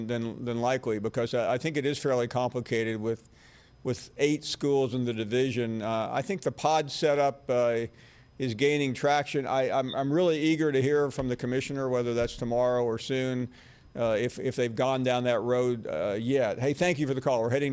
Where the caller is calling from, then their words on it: Tennessee, United States; I'm from Tennessee.